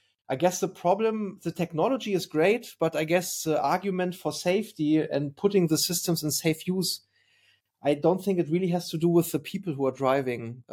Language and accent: English; Germany; I'm from Germany and we are a bit overregulated everywhere.